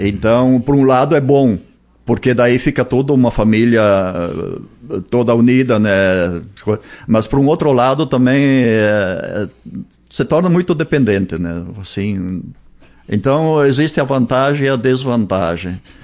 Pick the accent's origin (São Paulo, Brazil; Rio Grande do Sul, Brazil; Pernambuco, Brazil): São Paulo, Brazil; Gramadinho; born there; Eu nasci no interior de Gramadinho ali e nasci lá em Gramadinho, porque naquela época era a parteira que fazia o parto, né? Então, nasci lá em Gramadinho.